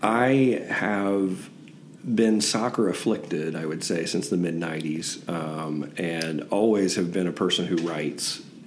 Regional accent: Indiana, United States; now in Flint, United States; I grew up in Northern Indiana, so you kind of default follow Chicago sports.

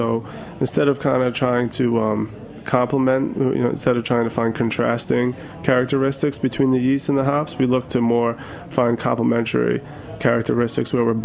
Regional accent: New York, United States; My hometown's in Westchester County, so we do sell a good number of beer up in the Hudson Valley

